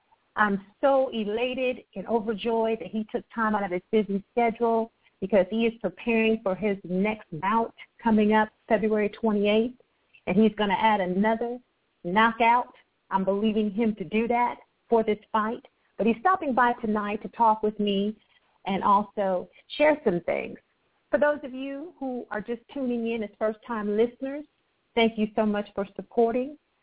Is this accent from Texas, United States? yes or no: no; Akron, Ohio, United States; Chris, I was born and raised in Akron, Ohio.